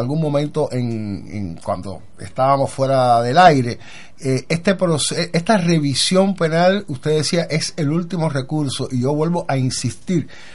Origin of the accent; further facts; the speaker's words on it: Cuba; este derecho que tenemos como ciudadanos cubanos